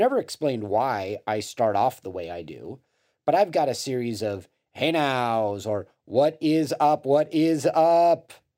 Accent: Los Angeles, California, United States; And when I grew up in Los Angeles and I would turn on the radio

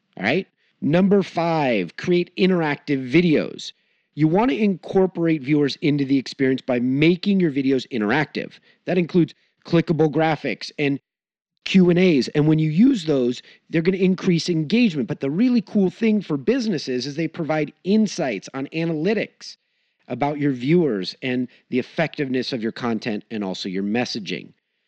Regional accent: Los Angeles, California, United States; Now, I grew up in Los Angeles, and like many Los Angelino natives, the time that you get to be in a car is when you meditate, right?

